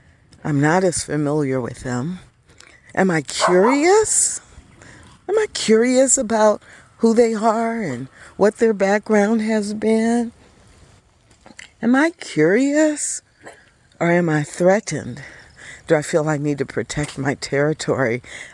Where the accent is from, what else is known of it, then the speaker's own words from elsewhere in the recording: Missouri, United States; I recognized because I grew up in Missouri, and the cardinal is the state bird.